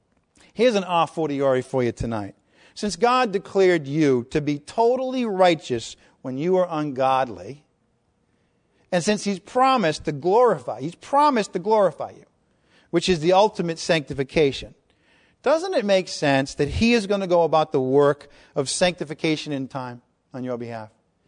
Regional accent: Rhode Island, United States; but I'm from Rhode Island, so I drop my G's and R's and all kinds of letters.

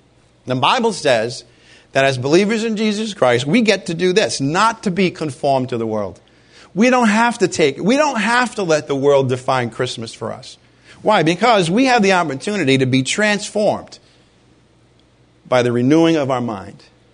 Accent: Ireland; Well, maybe that's just because I'm Irish.

